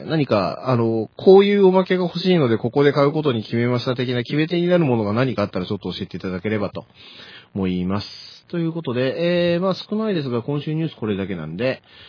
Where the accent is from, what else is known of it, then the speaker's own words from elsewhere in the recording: Akishima, Tokyo, Japan; 実家がですね、東京都昭島市というところです。で、立川と八王子の間にあるっていう説明で